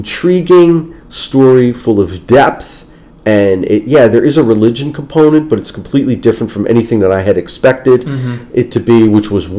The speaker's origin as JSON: {"language": "English", "town": "Kearny", "region": "New Jersey", "country": "United States", "tie": "born or raised there", "said": "It's like where I grew up in Kearney, man."}